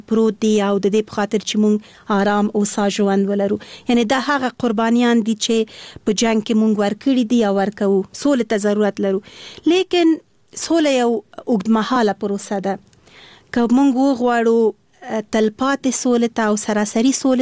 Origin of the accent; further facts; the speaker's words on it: Kabul, Afghanistan; born there; also born or lived in Khost; زه د افغانستان یم ماته هیڅ فرق نه لري خو په هر صورت باندې بیا هم یو ولایت پورې اړه نیسو زه د اصلا پلار مې د خوست مور مې د پکتیا ده او زه په خپل کابل کې زیږیدلم خو په هر صورت د خوست تل کېږم